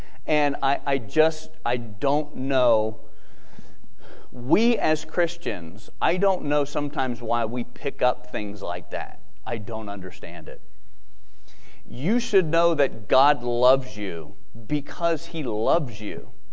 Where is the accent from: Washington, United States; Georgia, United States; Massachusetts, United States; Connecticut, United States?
Georgia, United States; I grew up in South Georgia, so I appreciate that.